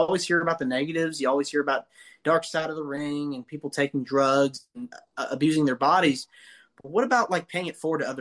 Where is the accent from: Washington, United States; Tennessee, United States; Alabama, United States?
Tennessee, United States; Nashville; And then I'm from Nashville, Tennessee.